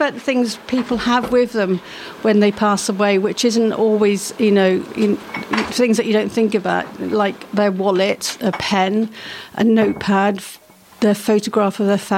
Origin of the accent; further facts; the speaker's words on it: Sidmouth, South West England, United Kingdom; Well, I'm, well, I've been in Sidmouth since I was a very, very young child. I'm really, really old now, so I would say a long time.